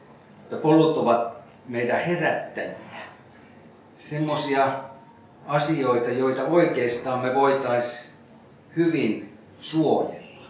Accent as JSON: {"language": "Finnish", "town": "Oulu", "region": "North Ostrobothnia", "country": "Finland", "moved": "yes", "lives_now": "Karjalohja, Finland", "said": "Minä olen Pohjois-Suomesta Oulusta kotoisin ja muuttanut Karjalohjalle 88 vuonna."}